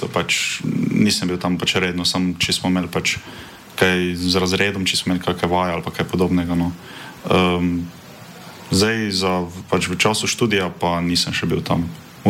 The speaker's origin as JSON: {"language": "Slovenian", "region": "Mura", "country": "Slovenia", "said": "Jaz sem iz Pomurja, iz ene manjše vasi."}